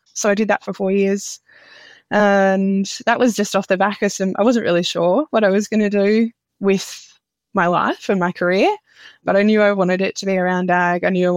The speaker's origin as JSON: {"language": "English", "town": "Bathurst", "region": "New South Wales", "country": "Australia", "tie": "born or raised there", "said": "Yeah, so I grew up in Bathurst."}